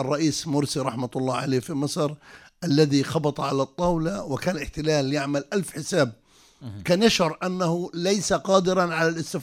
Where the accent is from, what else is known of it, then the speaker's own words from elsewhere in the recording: Palestine; نعم دفعنا ثمن كبير كفلسطينيين من دمائنا ومن شهدائنا ومن جرحانا ومن أسرانا ومن بيوتنا ومن بنيتنا التحتية